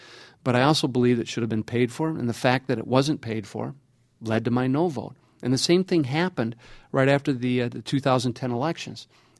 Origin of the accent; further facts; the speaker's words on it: Wisconsin, United States; And as a lifetime resident of this state, my home state, I am concerned about the future direction that has occurred.